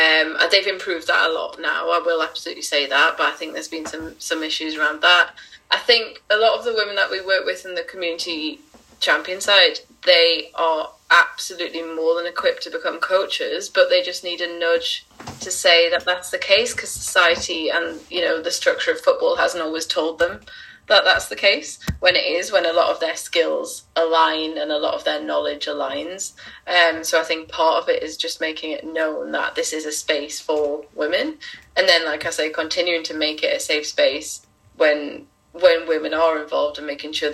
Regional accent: Newcastle, North East England, United Kingdom; now in London, United Kingdom; So I'm originally from Newcastle, grew up playing football

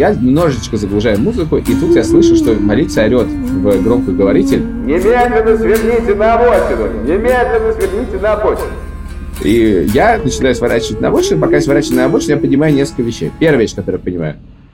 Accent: Russia; я типичный россиянин.

